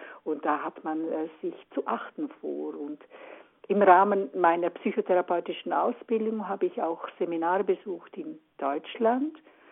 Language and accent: German; Switzerland; ich bin ganz in der Nähe der Grenze aufgewachsen und ich habe 20 Jahre gebraucht, bis ich erst einmal den Fuß auf deutschen Boden gesetzt habe. Und zwar bin ich in einem Dorf aufgewachsen